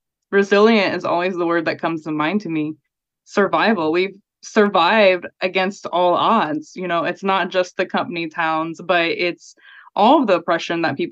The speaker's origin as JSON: {"language": "English", "town": "Louisa", "region": "Kentucky", "country": "United States", "said": "one day I would be proud to say I'm from Appalachia, specifically Louisa, Kentucky, I wouldn't believe you. Like, again, no offense, I love Louisa"}